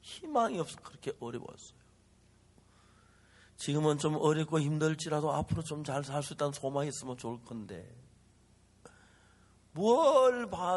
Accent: Seonsan, North Gyeongsang, South Korea; 제 고향이 가까운 선산인데 우리 같이 어릴 때 자랐던 친구들이

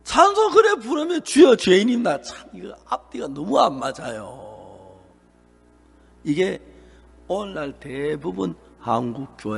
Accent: Seonsan, North Gyeongsang, South Korea; 저는 경북 선산촌에서 자라서 아 이걸 대구 시내 같은 데 목사님은 다 알 거라고

